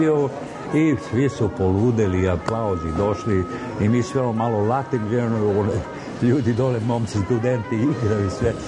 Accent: Belgrade, Serbia; Ja sam odrastao u Beogradu

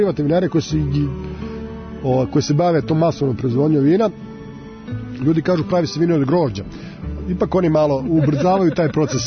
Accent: Bajina Bašta, Šumadija and Western Serbia, Serbia; also born or lived in Kraljevo / Belgrade; now in Novi Sad, Serbia; Ja sam iz Bajine Bašte u srednju školu u Kraljevo, pa sam studirao u Beogradu, radio u Bajinoj Bašti, sad radim i živim u Novom Sadu.

